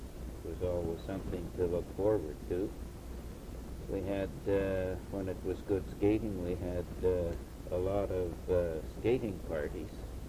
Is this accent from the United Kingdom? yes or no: no; Bella Coola, British Columbia, Canada; also born or lived in Vancouver Island; we were moved to Bella Coola. And our grandparents raised us. And that's where I attended all my school years.